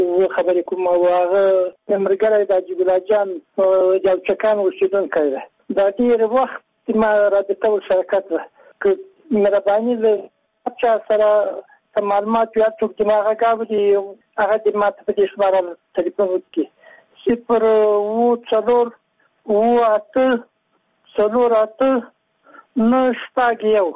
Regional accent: Kandahar, Afghanistan; زه خلیصه افغان یم لکندهار څخه

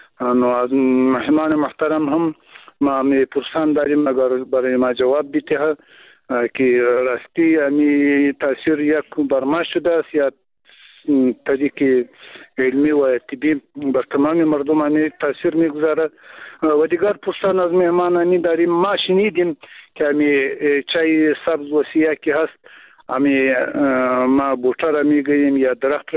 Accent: Afghanistan; first language Pashto; Persian is a second language; البته اگر چی ما هم همون زبان مادری ما پشتو هست و بازم بادری چند گفته میتانیم کم کم، اگر اشکال داشته باشد باید معذرت ما را بپذیرین.

